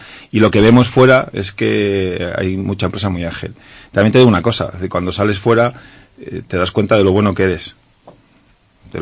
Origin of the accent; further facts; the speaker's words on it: León, Castile and León, Spain; Vengo de León. Y en León estoy y en León quiero seguir, ¿no?